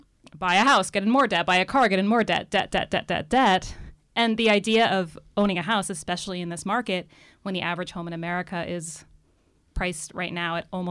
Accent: Warren County, United States; Well, I grew up here. I grew up in Warren County

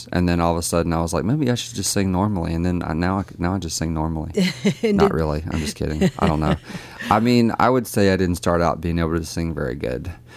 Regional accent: Laurel, Mississippi, United States; from, I think, Meridian, Mississippi, and I'm from Laurel, Mississippi

